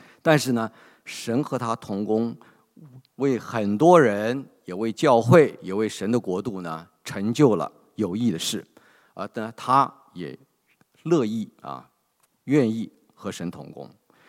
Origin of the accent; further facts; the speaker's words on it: China; 我们中国人就会用这种话来安慰一下啊，碰到不好事情的人嘛